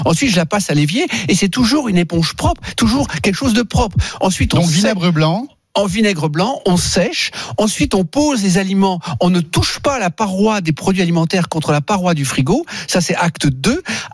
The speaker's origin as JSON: {"language": "French", "town": "Lugano", "region": "Ticino", "country": "Switzerland", "said": "je suis d'ailleurs de Lugano-Locarno, dans le Tessin suisse."}